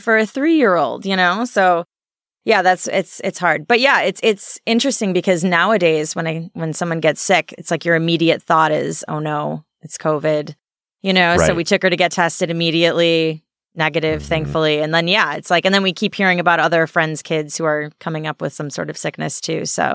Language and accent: English; Alsip, Illinois, United States; So that's where I was born and raised.